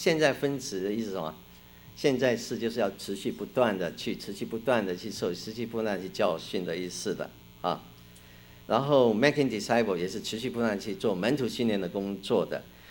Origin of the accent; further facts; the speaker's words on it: Taiwan; 台湾人认为我是外省人，国内来知道我是台湾人。我的国语是跟山东人学的，山东老师